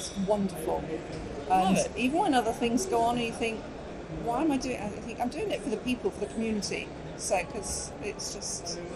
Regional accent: United Kingdom; I'm from the UK. I live in Kent, which is just southeast of London.

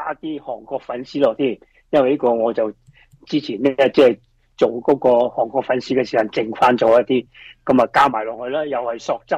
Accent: Guangdong, China; 我哋中国人即系唔系全人吓，系广东人

